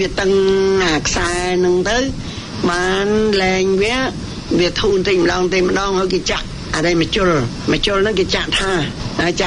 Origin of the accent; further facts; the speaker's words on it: Kaoh Thkov, Kampong Chhnang, Cambodia; ស្រុកកំណើតខ្ញុំនៅខេត្តកំពង់ឆ្នាំងចានៅស្រុកកោះថ្កូវ